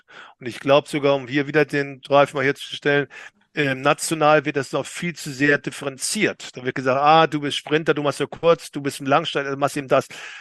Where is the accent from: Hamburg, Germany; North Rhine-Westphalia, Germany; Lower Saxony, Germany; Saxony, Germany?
Hamburg, Germany; ich komme ja selbst aus Hamburg, weißt du ja, und ich bin selbst lange ja für Hamburg geschwommen.